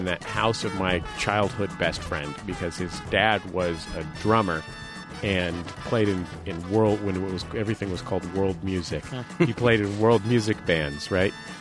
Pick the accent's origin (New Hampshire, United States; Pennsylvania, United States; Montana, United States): Pennsylvania, United States; Philadelphia; I grew up in Philadelphia. I was really into rap music.